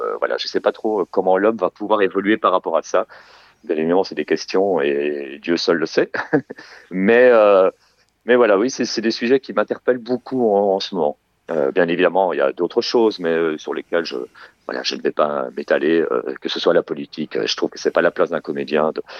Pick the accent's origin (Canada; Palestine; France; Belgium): Belgium; la ville où j'ai grandi en Belgique